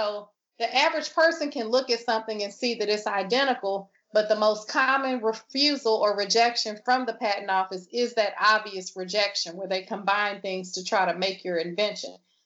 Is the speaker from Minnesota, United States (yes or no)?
no; Houston, Texas, United States; now in Maryland, United States; And like I said, growing up in Houston, I was able to do my science projects in the science lab at the community college where my mother worked. And I was always encouraged to participate in different STEM programs. So now I'm here in Maryland.